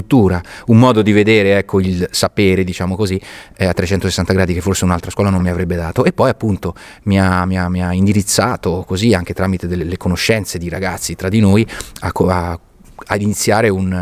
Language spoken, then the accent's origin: Italian; La Spezia, Liguria, Italy; born there; sono un attore che sono nato a Spezia, ho studiato appunto nella vostra scuola